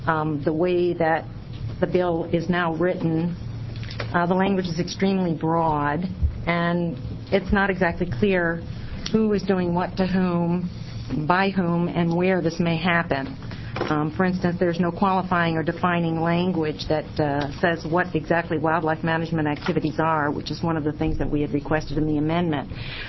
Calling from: Jacksonville, Oregon, United States; And I come from Jacksonville, Oregon today, and appreciate the opportunity to address you about this issue.

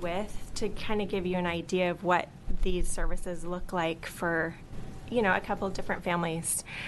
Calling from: Bend, Oregon, United States; I come to you today from Sunny Bend.

